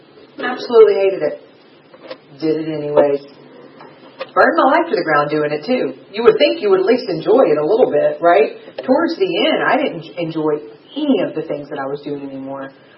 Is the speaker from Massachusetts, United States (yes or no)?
no; Georgia, United States; I was raised in South Georgia, Henry County, a little near Clayton County, which is where I hung out.